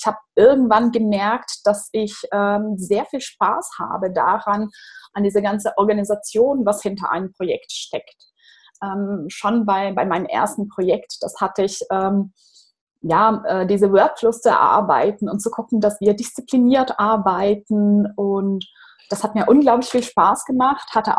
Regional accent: Brazil; German is a second language; moved away as an adult; now in Germany; ich bin Brasilianerin, deshalb hängt auch das Plakat von Rio da oben. bin seit 10 Jahren in Deutschland

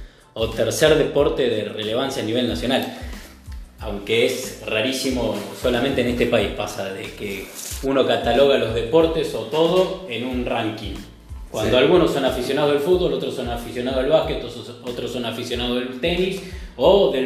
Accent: Bahía Blanca, Buenos Aires Province, Argentina; Yo jugué al básquet porque soy de Bahía Blanca.

